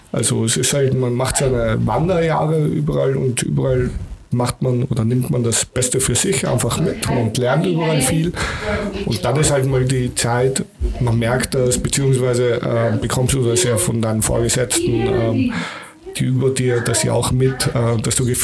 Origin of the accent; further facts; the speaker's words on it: Vienna, Austria; Ich bin aus Wien ursprünglich, ganz genau.